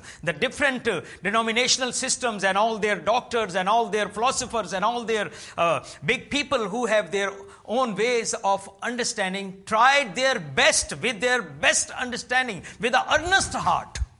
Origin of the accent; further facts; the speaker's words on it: Pakistan; and even in my home country, Pakistan, where they have sent all their books and all their denominational system and things.